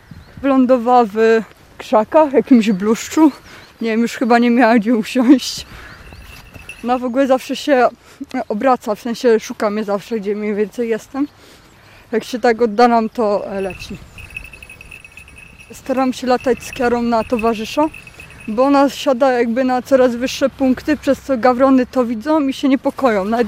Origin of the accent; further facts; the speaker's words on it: Połaniec, Świętokrzyskie Voivodeship, Poland; Urodziłam się w Połańcu, mieszkam tam całe swoje życie, czyli 21 lat. Tam mam przyjaciół, rodzinę, chłopaka.